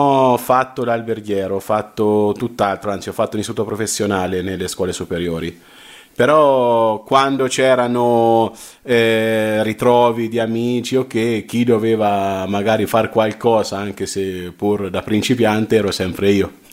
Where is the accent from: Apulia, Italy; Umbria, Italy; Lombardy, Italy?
Umbria, Italy; Umbertide; born there; also born or lived in Mercatale; now in Camucia, Italy; sono nato ad Umbertide il 23 dicembre dell'84.